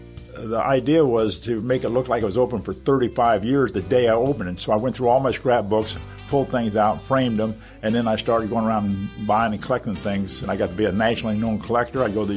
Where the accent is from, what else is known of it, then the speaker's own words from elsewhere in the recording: Keokuk, Iowa, United States; I grew up in Keokuk, Iowa, a town of about 17,000 people down the southeast corner of Iowa.